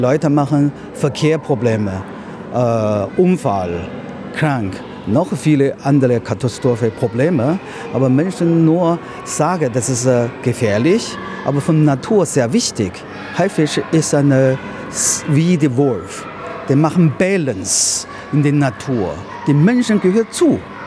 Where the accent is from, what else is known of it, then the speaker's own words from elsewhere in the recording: China; also born or lived in Vienna / New York; Ich komme aus China, aber lange Zeit in Europa gelebt.